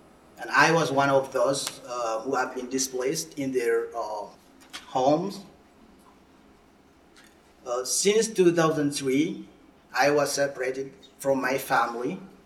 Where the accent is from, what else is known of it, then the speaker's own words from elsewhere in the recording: Darfur, Sudan; English is a second language; as I am from Sudan, the question could be, why did I leave my country? I leave my country because of an ongoing conflict in the country right now.